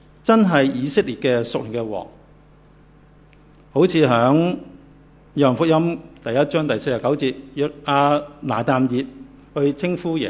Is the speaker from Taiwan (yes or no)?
no; Hong Kong; 当我呢 去美国的时候呢，要填那些入境表呢，我就写中国香港人